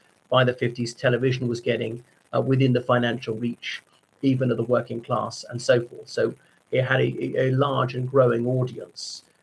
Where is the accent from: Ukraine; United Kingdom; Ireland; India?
Ireland; from Ireland.